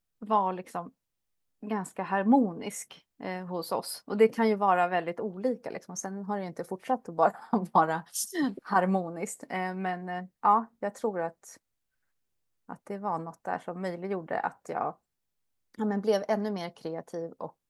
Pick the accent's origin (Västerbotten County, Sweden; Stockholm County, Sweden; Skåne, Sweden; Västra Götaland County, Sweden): Stockholm County, Sweden; Stockholm; now in Östersund, Sweden; Jag är uppvuxen i Stockholm och bor sedan 3 år tillbaka drygt i Östersund med min familj, min fru och min 5-åriga son.